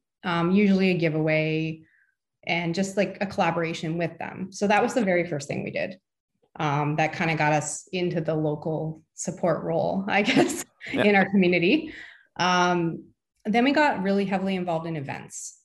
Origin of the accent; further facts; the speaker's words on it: Pickering, Ontario, Canada; Growing up, I'm actually from Pickering. So I'm not from this area originally. So grew up in the GTA.